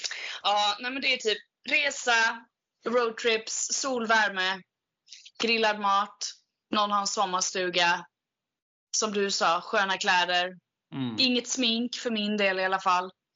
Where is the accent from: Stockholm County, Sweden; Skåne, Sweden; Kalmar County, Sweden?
Kalmar County, Sweden; Kalmar; jag cyklade ju många år eftersom jag kommer från Kalmar och har ju cyklat där